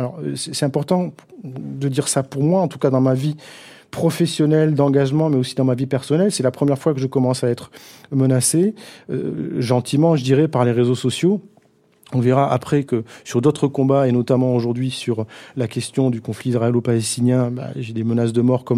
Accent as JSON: {"language": "French", "country": "France", "said": "nous, on n'est pas des exilés, des associations, on est des Français"}